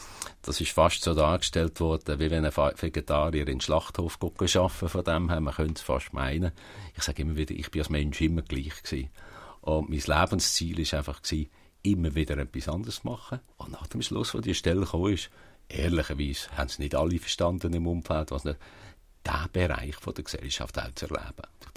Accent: Basel-Landschaft, Switzerland; aber ich komme aus dem Oberbaselbiet.

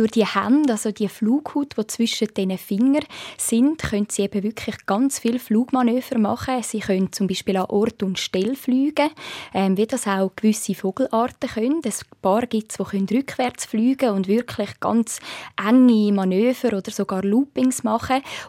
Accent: Switzerland; Es gibt aber ein paar Arten bei uns in der Schweiz, die Haufisennase, die können die Rufe aussenden, auch über die Nase.

